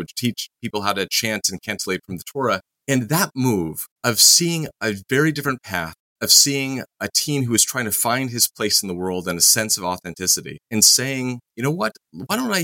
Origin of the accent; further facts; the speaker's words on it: Eugene, Oregon, United States; I was in yeshiva studying in Efrat in Israel, my hometown being back in Eugene, Oregon.